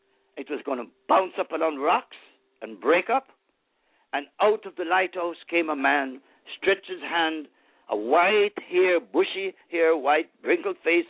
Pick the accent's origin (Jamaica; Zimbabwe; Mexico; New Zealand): Jamaica; Montego Bay, Saint James Parish; I wrote a chapter about my mother, Ellen, and my father, William, and myself growing up in Montego Bay